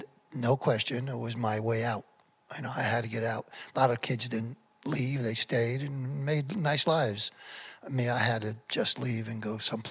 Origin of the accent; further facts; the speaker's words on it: Paterson, New Jersey, United States; I was born in Paterson, New Jersey.